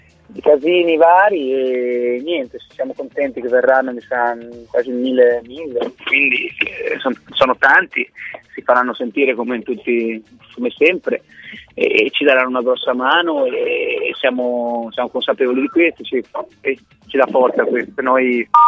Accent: La Spezia, Liguria, Italy; poi io sono di La Spezia, i Cinque Terre, amo posti di mare

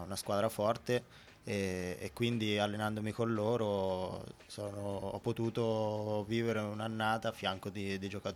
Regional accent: Osimo, Marche, Italy; Sì, sono nato a Osimo.

